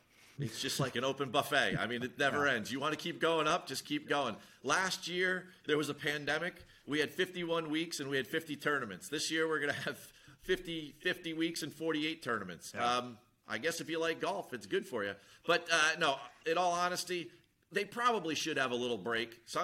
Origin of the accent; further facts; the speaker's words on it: New Jersey, United States; the LPGA is about to migrate towards my home state of New Jersey in a couple weeks.